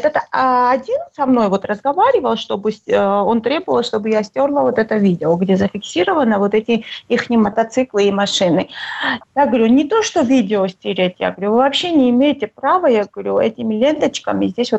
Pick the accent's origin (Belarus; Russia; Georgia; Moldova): Georgia; Gagra, Abkhazia; now in Tbilisi, Georgia; Я сама из Абхазии, беженка, и поэтому живу сейчас в Тбилиси. А вообще я из Гагры.